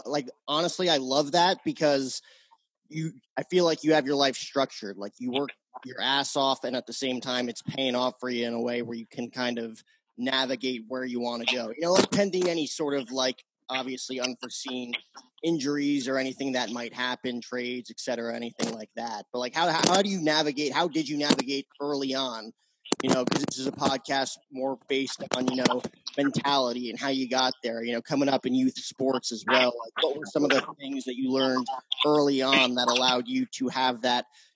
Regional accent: New Jersey, United States; I grew up back east in Jersey

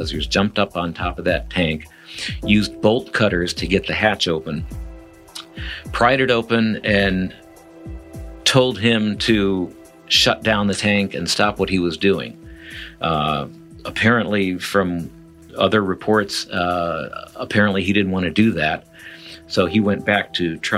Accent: Midwest, United States; It just looked like, I'm from the Midwest, and to me it looked like a tornado had gone through.

